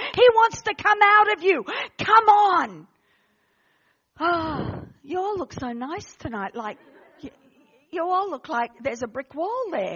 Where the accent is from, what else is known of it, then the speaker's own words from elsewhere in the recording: United Kingdom; I'm British as well. I've got Irish, Scottish, I've got the lot in me. Everything except Wales.